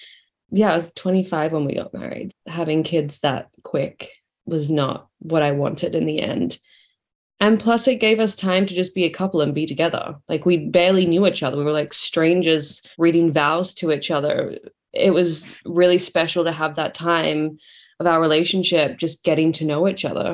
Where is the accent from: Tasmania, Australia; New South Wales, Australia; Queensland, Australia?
New South Wales, Australia; Sydney; moved away; I am from Australia. I grew up in Sydney. I moved here 3.5 years ago. And yeah, I definitely have like a not a super strong accent.